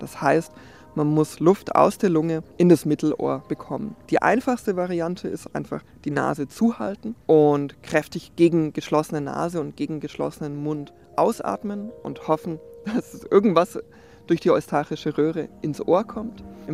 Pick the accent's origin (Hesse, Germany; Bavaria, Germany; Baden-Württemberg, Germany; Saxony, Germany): Baden-Württemberg, Germany; Ich bin früher auf dem Dorf aufgewachsen, in der Nähe um Stuttgart, und habe viele meiner Sommer im Freibad verbracht tatsächlich.